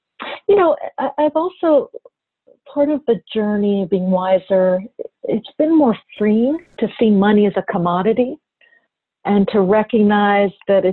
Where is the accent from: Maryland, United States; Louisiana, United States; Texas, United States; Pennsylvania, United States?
Pennsylvania, United States; I'm Indian American. I grew up outside of Philadelphia in a community that was not that diverse, very diverse economically, but not that diverse.